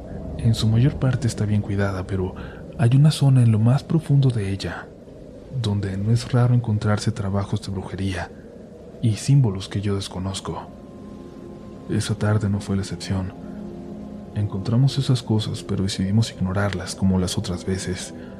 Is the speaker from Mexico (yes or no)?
yes; Morelia, Michoacán, Mexico; Soy de Morelia, Michoacán, ciudad que recientemente se ha vuelto popular en el mundo del ciclismo por su ubicación ideal para tomar rutas de montaña y de ruta.